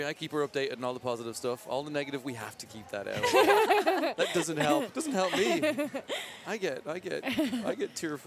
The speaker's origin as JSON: {"language": "English", "country": "Ireland", "said": "Like you all now know I'm Irish, but yeah, you end up changing your accent depending on where you are."}